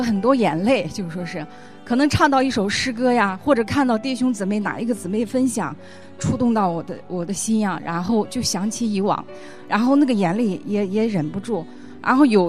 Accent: Lanzhou, Gansu, China; 因为我们是从最西边来的，这一次可能属我们最远，就是甘肃兰州那边

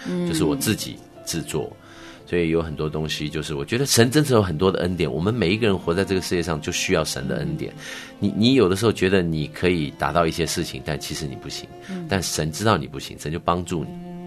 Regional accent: Taiwan; 我是台湾来的

